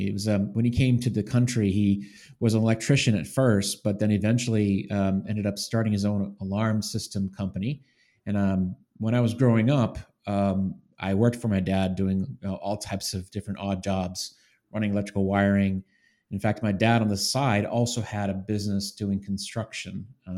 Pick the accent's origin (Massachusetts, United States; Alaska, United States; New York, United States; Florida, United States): Massachusetts, United States; Boston; Yeah, believe it or not, I grew up in the Boston area, in the suburbs. And so born and raised here by a family.